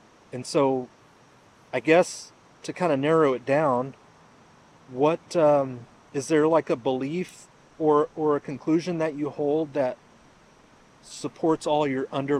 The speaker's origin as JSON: {"language": "English", "town": "Victoria", "region": "Texas", "country": "United States", "tie": "born or raised there", "also_born_or_lived": "Kerrville", "said": "I did some growing up in Victoria, Texas. Do you know where that is?"}